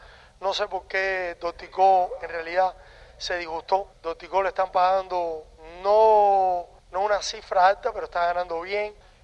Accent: Cuba; Bueno, un gran saludo a mi pueblo. Pronto estaré por allá ayudando a Judo Kickboxing, a las artes marciales mixtas cubanos.

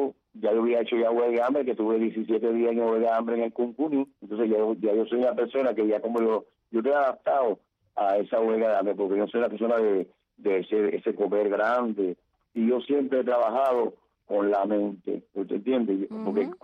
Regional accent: Palma Soriano, Santiago de Cuba, Cuba; yo era un agente de adelante en Palma Soriano, en mi pueblo

